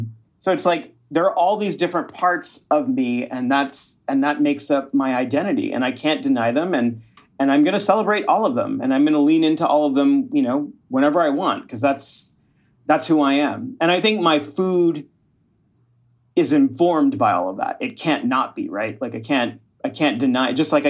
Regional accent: Texas, United States; My grandparents, my parents, and my brother and I were all born in Texas. Yeah. And like, you know, growing up in Texas, the thing that was weird is that, you know, we were labeled by other people as Mexicans, right?

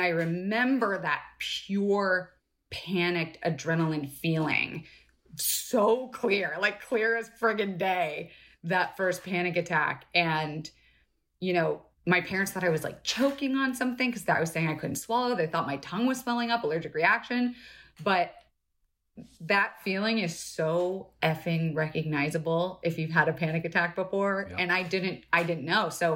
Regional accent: Florida, United States; also born or lived in Los Angeles; You know what's funny? I was born in LA, mm-hmm. but I left and grew up in Florida, which is like the most regular place in the country, right?

